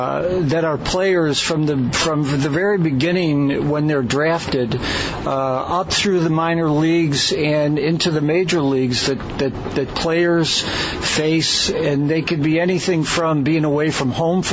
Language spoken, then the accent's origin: English; Buffalo, New York, United States; Well, Marty, I grew up in Buffalo, New York.